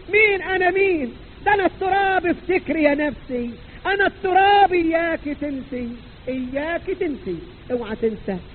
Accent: Upper Egypt, Egypt; born or raised there

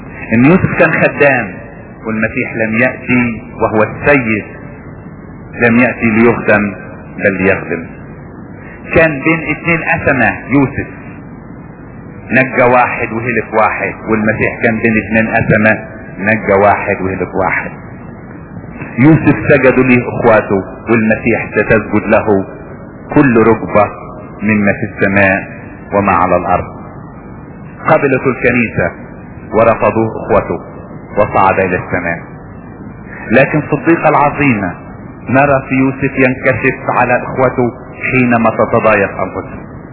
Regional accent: Upper Egypt, Egypt; وفي مثل بيقولوه عندنا في الصعيد

